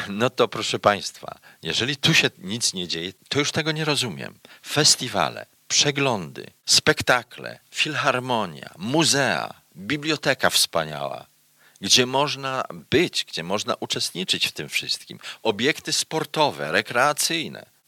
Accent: Racibórz, Silesian Voivodeship, Poland; Jest to urocze, wspaniałe miasteczko, w którym się urodziłem i wychowałem, ale przyszedłem tu i widzę dynamikę na przykład tego miasta w porównaniu do miasta Raciborza.

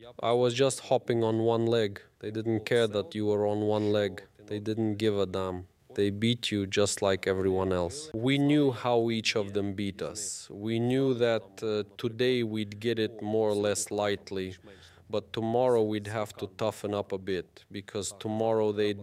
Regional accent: Vinnytsia, Vinnytsia Oblast, Ukraine; I'm from Vinnytsia myself, and he was a fellow townsman.

